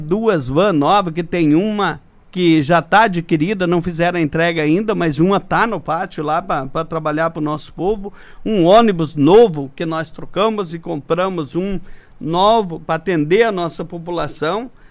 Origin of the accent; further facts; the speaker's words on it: Pinhal de São Bento, Paraná, Brazil; born there; eu sou nascido em Pinhal do São Bento